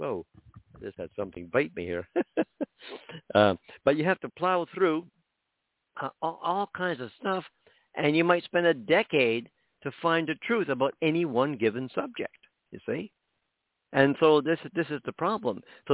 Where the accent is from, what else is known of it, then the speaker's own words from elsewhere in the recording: Canada; I'm Canadian, so let's use hockey, okay?